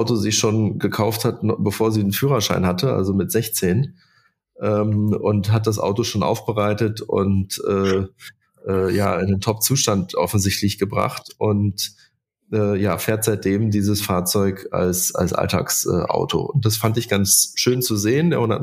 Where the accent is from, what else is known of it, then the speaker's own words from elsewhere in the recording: Berlin, Germany; als Berliner